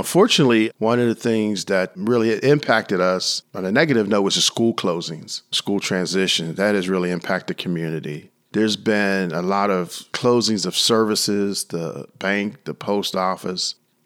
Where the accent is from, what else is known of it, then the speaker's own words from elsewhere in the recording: Pittsburgh, Pennsylvania, United States; I was born here in Pittsburgh in January 19th, 1959. Initially was on the hill. Sixth grade, we moved over into Chartiers area.